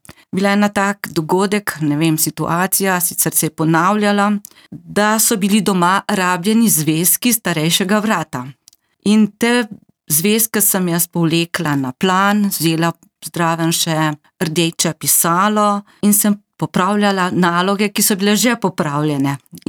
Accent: Grahovo, Littoral–Inner Carniola, Slovenia; now in Cerknica, Slovenia; Res je, nisem vedno živela v Cerknici. Moj rojstni kraj je Grahovo, včasih se je ta kraj imenoval Grofovo. Tam sem se rodila in živela vse do leta 1984, ko smo se z družino preselili v Cerknico in si tam ustvarili dom.

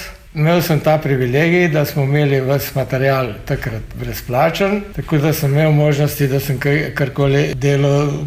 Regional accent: Metlika, Southeast Slovenia, Slovenia; born there; moved away as an adult; now in Ilirska Bistrica, Slovenia; Jaz sem rojen v Metliki. In sem se preselil v Ilirsko Bistrico pred 34 leti.

